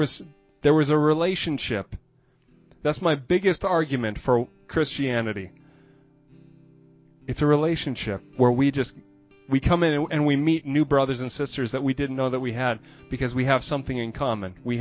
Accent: Minnesota, United States; now in Sweden; Me living in Sweden, growing up in Minnesota in the middle of the United States

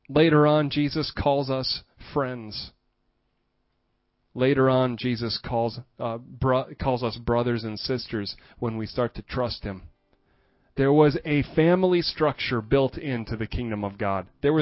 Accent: Minnesota, United States; now in Sweden; Me living in Sweden, growing up in Minnesota in the middle of the United States

